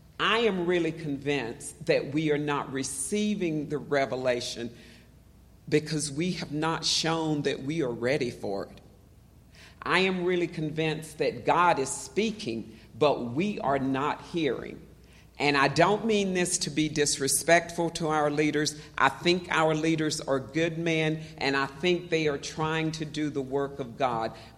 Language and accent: English; the South, United States; As you can see, I'm a black woman. I am 58 years old. I grew up in the South.